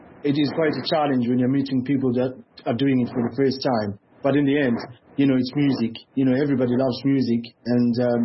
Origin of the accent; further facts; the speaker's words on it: Bulawayo, Zimbabwe; I come from Njuve. I was born in... and raised in Bulawayo.